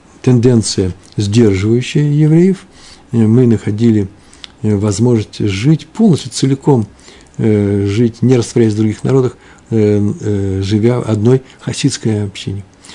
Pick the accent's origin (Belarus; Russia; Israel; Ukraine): Ukraine; корни с Украины, с Западной Украины, Восточной, с Центральной и так далее. Все мы с вами из Украины